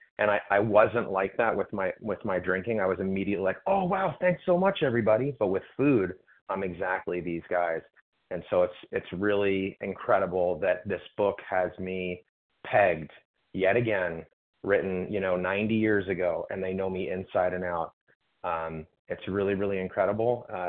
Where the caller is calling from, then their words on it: Florida, United States; compulsive overeater from Florida, East Coast time.